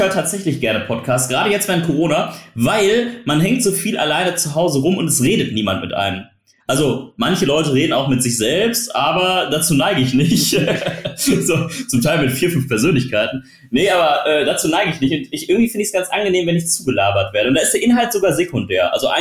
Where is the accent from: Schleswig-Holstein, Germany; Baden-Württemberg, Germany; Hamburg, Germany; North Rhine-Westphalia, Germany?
North Rhine-Westphalia, Germany; Essen; Kennst du das? In Essen ist das ganz extrem. Ich komme aus Essen